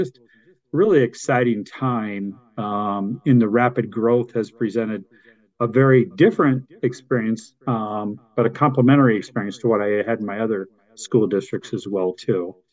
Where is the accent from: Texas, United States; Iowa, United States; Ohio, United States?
Iowa, United States; Denison; go back to my hometown, Denison, Iowa, as a teacher and athletic coach.